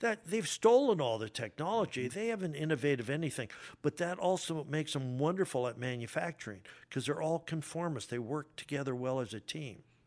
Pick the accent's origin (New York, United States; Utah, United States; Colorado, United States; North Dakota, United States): North Dakota, United States; born there; In the Midwest, I was born in North Dakota